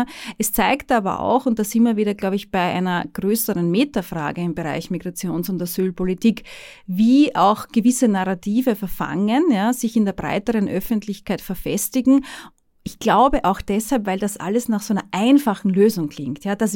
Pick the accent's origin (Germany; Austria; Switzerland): Austria; Großbritannien dank des Brexits ist nicht mehr an EU-Recht gebunden, wir als Österreicher aber sehr wohl.